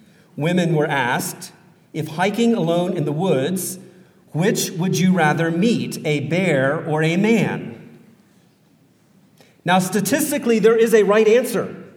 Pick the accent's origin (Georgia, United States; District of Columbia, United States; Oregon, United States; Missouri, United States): Oregon, United States; Portland; I would tell people that I was from Portland, and there's this look that comes on people's faces when you tell them that you're from Portland